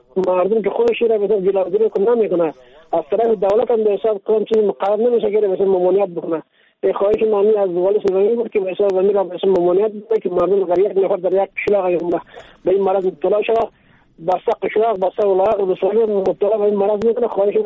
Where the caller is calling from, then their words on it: Takhar, Afghanistan; از ولایت تخار.